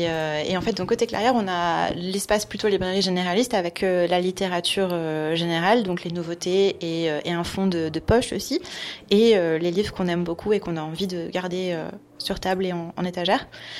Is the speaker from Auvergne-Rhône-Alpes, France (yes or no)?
yes; Romans-sur-Isère, Auvergne-Rhône-Alpes, France; Ah, moi, je suis de Romans. J'ai grandi à Romans.